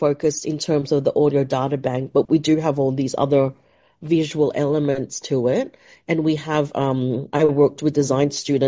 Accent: Australia; I'm Filipino-Australian.

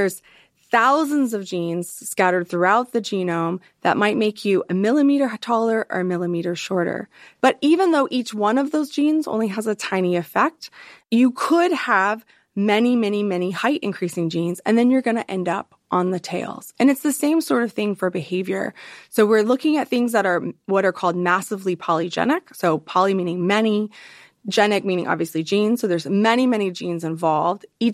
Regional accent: Southern United States, United States; accent: Southern; I'm going to try to put that in my Southern accent and take that from here.

